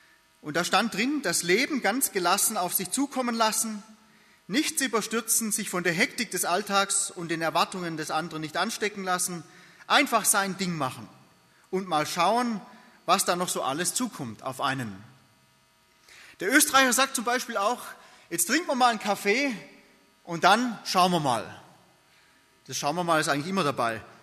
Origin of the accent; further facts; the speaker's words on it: Baden-Württemberg, Germany; Und wir waren dann auch in Hohenlohe, in meiner Heimat.